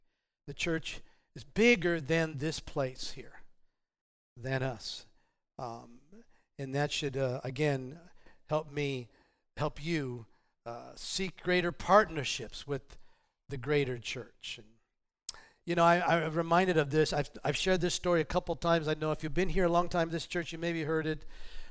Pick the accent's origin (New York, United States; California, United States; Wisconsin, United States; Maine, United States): California, United States; And then we introduced ourselves from Northern California, you know.